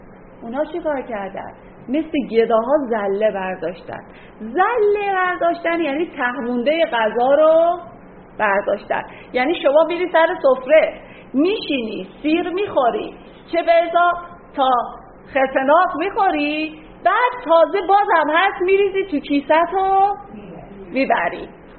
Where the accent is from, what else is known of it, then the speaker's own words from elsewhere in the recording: Iran; ما خودمون ایرانی ها یه ذره تفکر قحطی زده هم داریم، همش انبار میکنیم، همه چی در حال انبار کردنی و بله واقعا چون در شرایط جنگ بزرگ شدیم